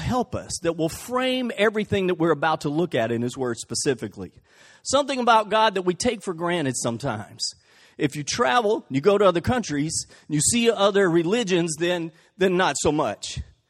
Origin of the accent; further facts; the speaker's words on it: Butler, Alabama, United States; I grew up in Butler. We only got one channel in Butler, Channel 11, out of Meridian, Mississippi